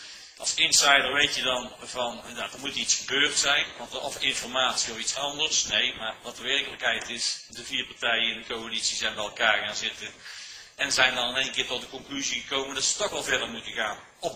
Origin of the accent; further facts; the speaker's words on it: Tilburg, North Brabant, Netherlands; als echte Tilburger kom je natuurlijk regelmatig in dit gebied